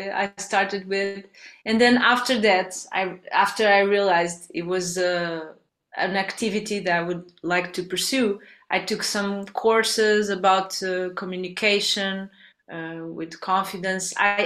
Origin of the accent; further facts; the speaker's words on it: Portugal; English is a second language; I'm from Portugal, that's why the name